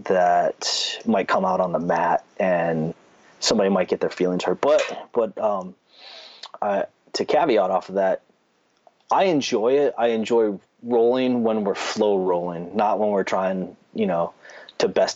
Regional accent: New England, United States; We're both from New England, so we're very

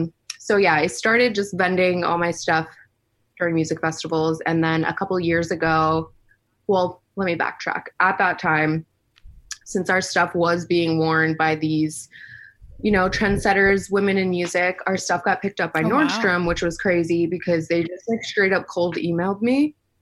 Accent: Pennsylvania, United States; every Friday I was at shows because I'm from Pennsylvania, so a lot of people would like come in from New York, or like it's kind of like a tri-state stop.

